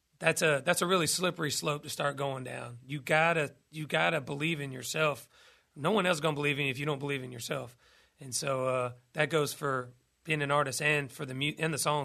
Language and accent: English; Douglasville, Georgia, United States; about my hometown, Douglasville, Georgia.